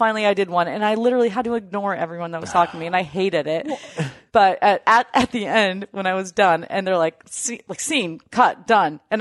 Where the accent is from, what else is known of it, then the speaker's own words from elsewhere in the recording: Seattle, Washington, United States; born there; I mean, ironically, I was born at the University of Washington Hospital.